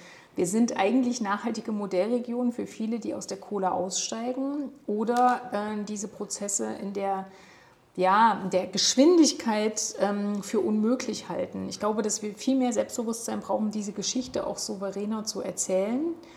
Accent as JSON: {"language": "German", "town": "Gera", "region": "Thuringia", "country": "Germany", "tie": "born or raised there", "said": "roch es wie früher zu meiner Kindheit in Gera, als noch der Braunkohleschlot mitten in der Stadt stand."}